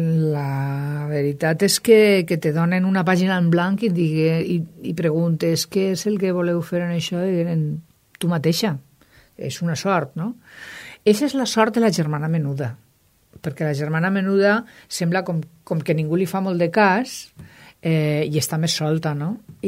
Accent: Alicante, Valencian Community, Spain; A mi me donava molta ràbia com a alacantina

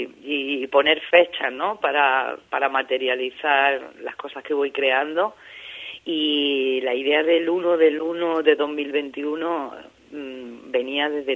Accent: Granada, Andalusia, Spain; moved away; also born or lived in Madrid; me fui de Granada hace 25 años, llegué a un Madrid que empezaba, ¿no?, a explotar en multiculturalidad

